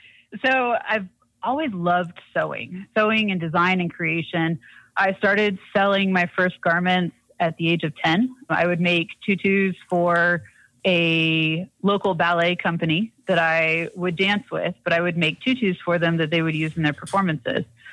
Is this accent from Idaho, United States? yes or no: yes; Idaho Falls, Idaho, United States; But I grew up in Idaho Falls, Idaho, and went to the University of Idaho for my undergrad